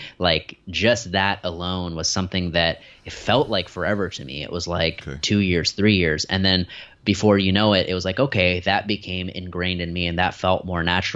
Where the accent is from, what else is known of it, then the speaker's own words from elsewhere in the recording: Philadelphia, Pennsylvania, United States; born there; So I was born in Philadelphia, but my family is from India.